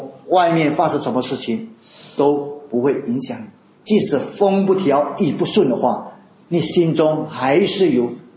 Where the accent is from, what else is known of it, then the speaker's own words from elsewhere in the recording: China; 我们中国人，我们都很喜欢讲到这个平安